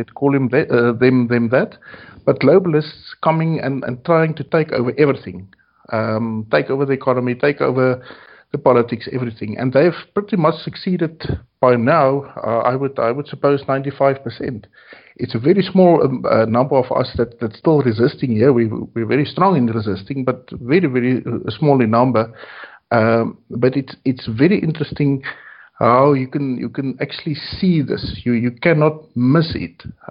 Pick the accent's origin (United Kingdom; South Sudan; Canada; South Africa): South Africa; it's also very interesting for me as a South African to listen to all these things